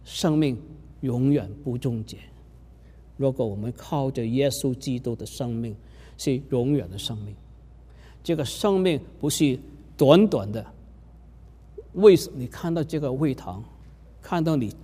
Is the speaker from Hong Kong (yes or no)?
yes; Hong Kong; 在我76年我和师母结婚的时候，我就带师母回香港，我要让师母看看我长大的地方是怎么样。